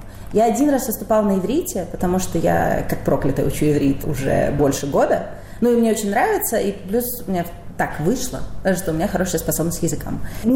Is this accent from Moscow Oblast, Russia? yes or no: no; Saint Petersburg, Russia; я родилась в Петербурге, вот ходила в эту школу, там все такое.